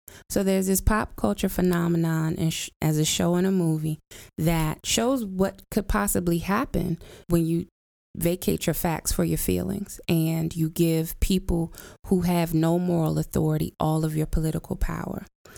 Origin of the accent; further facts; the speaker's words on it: United States; I am an American, whether I like it or not, but I'm not saying that I hate this place.